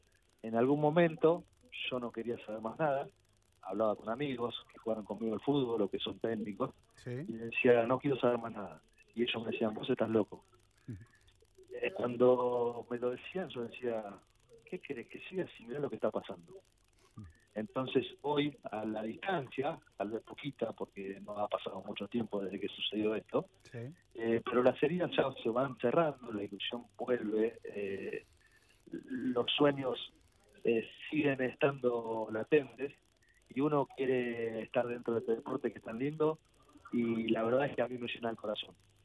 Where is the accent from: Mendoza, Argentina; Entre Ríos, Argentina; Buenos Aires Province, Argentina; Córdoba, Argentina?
Buenos Aires Province, Argentina; Florencio Varela; Y yo nací, viví toda mi infancia en Varela, Florencio Varela, límite con Quilmes.